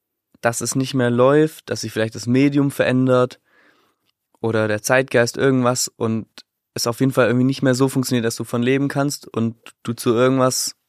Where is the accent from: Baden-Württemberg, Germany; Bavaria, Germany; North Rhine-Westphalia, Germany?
Baden-Württemberg, Germany; Pforzheim; Ich komme aus Pforzheim.